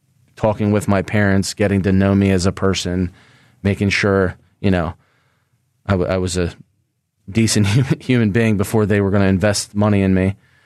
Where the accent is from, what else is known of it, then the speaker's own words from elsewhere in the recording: Springfield, Pennsylvania, United States; Well, I grew up in Springfield, played for, you know, CYO at St. Kevin. Then I went to Archbishop Carroll and then Coastal Carolina.